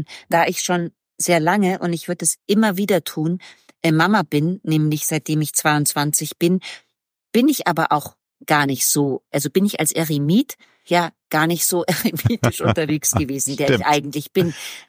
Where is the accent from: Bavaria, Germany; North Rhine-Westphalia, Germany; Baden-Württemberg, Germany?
Bavaria, Germany; Munich; now in Berlin, Germany; Ich lebe mitten in Berlin. Ich bin ja Münchnerin und habe mich mit 15 Jahren so sehr in Berlin verliebt und wollte immer hierher.